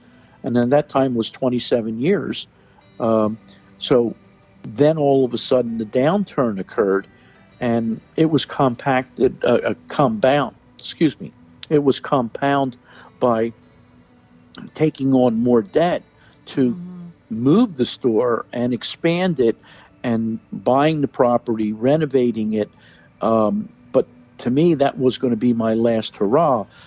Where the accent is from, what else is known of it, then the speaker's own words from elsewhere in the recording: Doylestown, Pennsylvania, United States; Growing up in Doylestown 40 years ago, 50 years ago